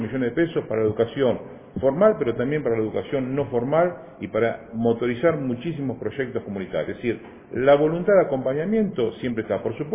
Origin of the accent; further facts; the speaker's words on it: Chacabuco, Buenos Aires Province, Argentina; Nací en Chacabuco, mis abuelos son de Chacabuco, mi viejo es de Chacabuco, mi señora es de Chacabuco, mis hijos de Chacabuco, vivo en Chacabuco, voy a vivir siempre en Chacabuco